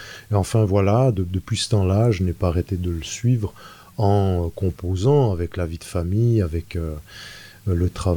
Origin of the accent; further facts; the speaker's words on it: Switzerland; born there; je suis né en Suisse, j'ai 46 ans